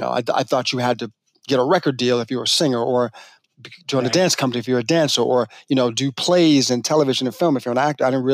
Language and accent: English; Boston, Massachusetts, United States; now in California, United States; Like I was 8 years old, grew up in Boston, Massachusetts. That's my hometown. I'm living in California now